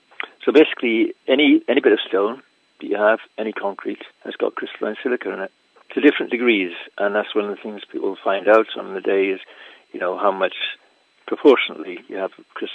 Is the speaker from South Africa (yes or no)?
no; Wales, United Kingdom; I grew up in Wales, South Wales, in a mining village